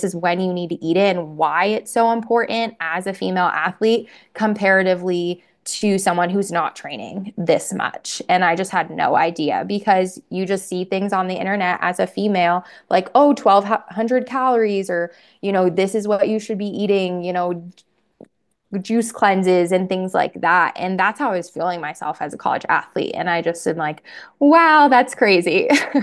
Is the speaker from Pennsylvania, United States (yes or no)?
yes; Pennsylvania, United States; I'm from Pennsylvania, so if people don't know what field hockey is, it's an East Coast thing.